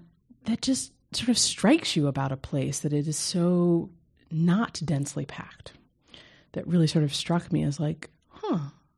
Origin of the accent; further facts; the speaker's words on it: New Jersey, United States; So I grew up in New Jersey.